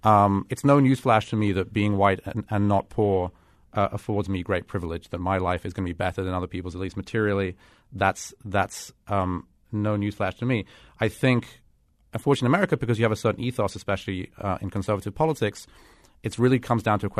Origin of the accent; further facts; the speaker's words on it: London, United Kingdom; It has a lot to do with growing up in London and going on the London Underground